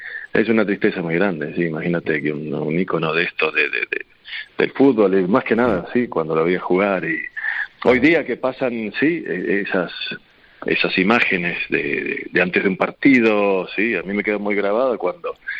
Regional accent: Buenos Aires, Argentina; De Buenos Aires.

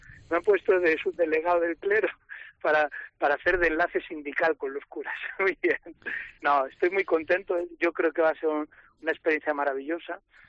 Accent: Alicante, Valencian Community, Spain; Pero eso que mis padres me concibieron en Perú, pero yo nací en Alicante 3 meses antes de nacer, viajaron a Alicante para quedarse allí, y yo pues me formé, toda mi formación es en Alicante y 15 años de sacerdote allí

